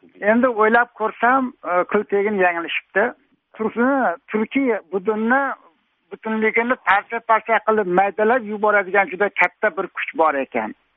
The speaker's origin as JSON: {"language": "Uzbek", "region": "Fergana Region", "country": "Uzbekistan", "said": "Men farg'onalik edim, men farg'onalikman dedim"}